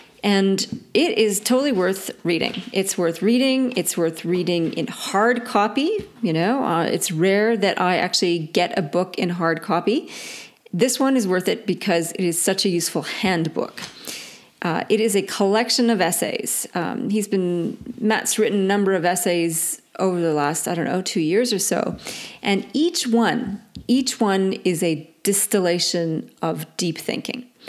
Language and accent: English; Canada; accent: Canadian; now in Australia; Now, I know my Canadian accent doesn't do it justice, but that's the expression I learned last week from a group.